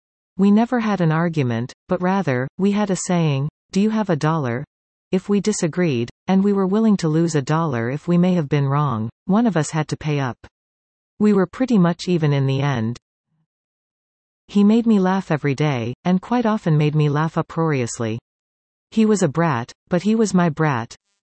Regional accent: Osoyoos, British Columbia, Canada; as well as a month-long vacation in my hometown of Osoyoos every May.

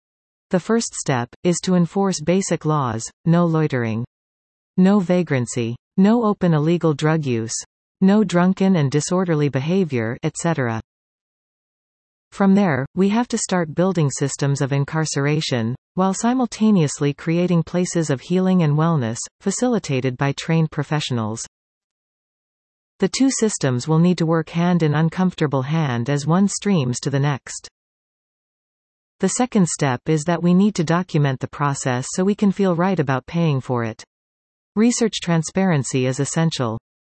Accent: Calgary, Alberta, Canada; My hometown of Calgary is no longer a feel-safe city where I could go out dancing as a single lady and get home by bus.

